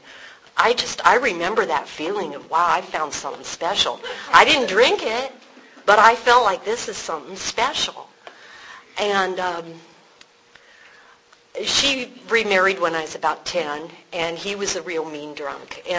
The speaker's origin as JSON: {"language": "English", "town": "Ocean Beach", "country": "United States", "tie": "born or raised there", "said": "I grew up in Ocean Beach in the 60s."}